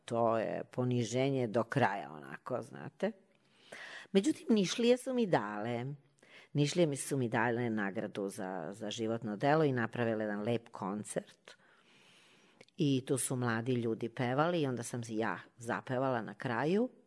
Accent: Belgrade, Serbia; born there; Ja sam rođena Beograđanka.

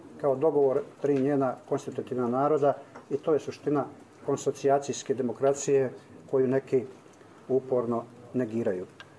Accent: Široki Brijeg, Federation of Bosnia and Herzegovina, Bosnia & Herzegovina; born there; sam rođen kao Hrvat u Širokom Brijegu

